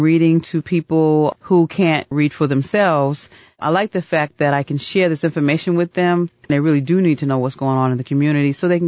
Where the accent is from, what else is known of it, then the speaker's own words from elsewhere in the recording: New York City, New York, United States; now in Atlanta, United States; No, I'm not. I'm originally from New York City.